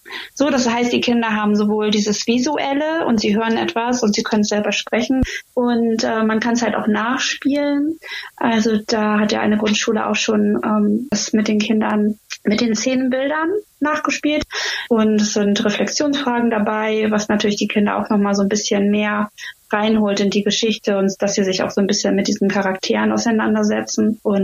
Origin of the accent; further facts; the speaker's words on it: Stockelsdorf, Schleswig-Holstein, Germany; ich komme aus Stockelsdorf. Dort wohne ich schon seit 20 Jahren